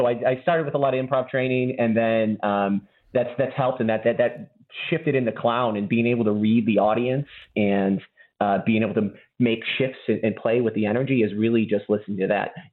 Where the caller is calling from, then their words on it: Edinburgh, Scotland, United Kingdom; I'm currently calling from Edinburgh.